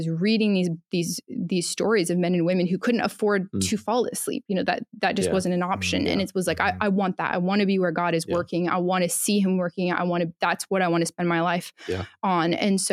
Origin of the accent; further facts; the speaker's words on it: Pacific Northwest, United States; So I grew up in the Pacific Northwest. I'm a bit of a transplant here with my husband, Caleb, who grew up in the area.